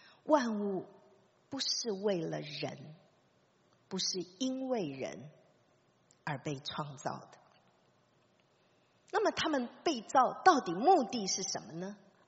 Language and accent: Chinese; Taipei, Taiwan; 我这个从小在台北生长的人，第一次发现